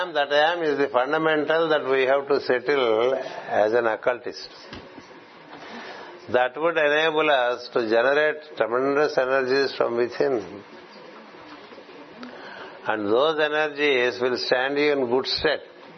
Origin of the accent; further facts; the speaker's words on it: India; I am an Indian.